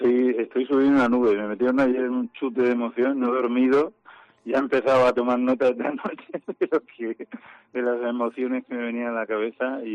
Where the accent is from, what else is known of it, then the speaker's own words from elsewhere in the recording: Cartagena, Region of Murcia, Spain; sentimientos cartageneros